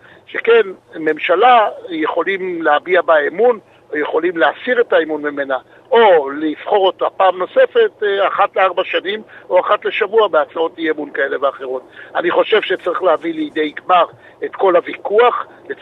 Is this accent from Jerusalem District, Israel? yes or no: yes; Jerusalem, Jerusalem District, Israel; שאני כירושלמי